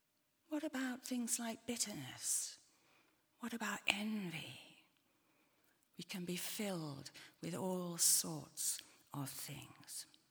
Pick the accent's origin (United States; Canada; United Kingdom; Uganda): United Kingdom; Or because we're British, what are you quite good at?